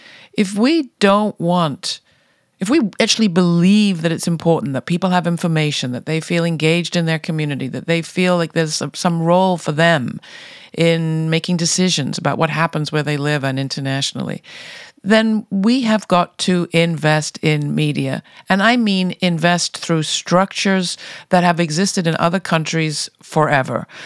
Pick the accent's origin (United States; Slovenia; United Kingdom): United Kingdom; England; I grew up in England